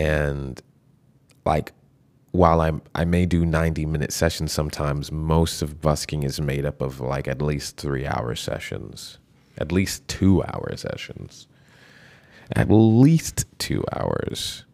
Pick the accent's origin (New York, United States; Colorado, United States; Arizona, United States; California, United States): New York, United States; New York City; I look at what I do as part of being a New Yorker, an artist that's from New York, and part of contributing to the New Yorkiness of New York.